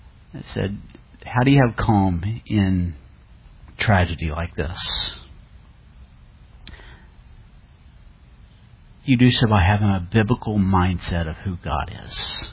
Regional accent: Louisiana, United States; I made gumbo because I'm a Cajun and that's what we do.

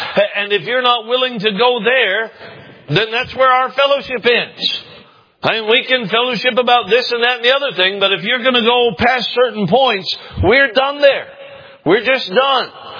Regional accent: Minnesota, United States; born there; I was born in Minnesota. All of my relatives lived in Minnesota.

